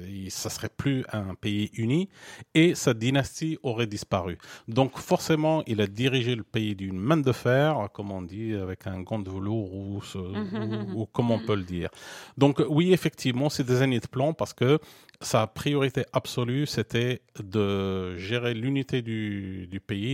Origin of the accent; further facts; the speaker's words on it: Morocco; moved away as an adult; J'ai quitté le Maroc dans les années 80. J'avais 20 ans. J'avais envie de découvrir le monde.